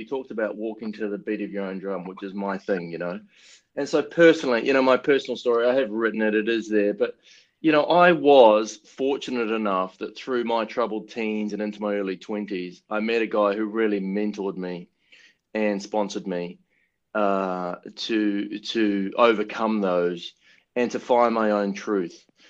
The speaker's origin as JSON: {"language": "English", "country": "New Zealand", "tie": "born or raised there", "accent": "Kiwi", "said": "my accent is pretty flat, you know, and thick. And so I'm very Kiwi in that way. And, you know, you grow up in New Zealand."}